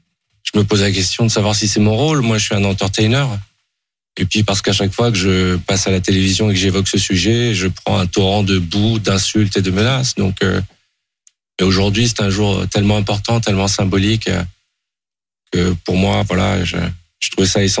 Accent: France; Je suis devant vous en tant que Français, citoyen et juif.

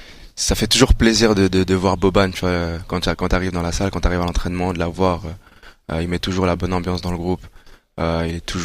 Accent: Rwanda; Ouais, moi, je suis rwandais.

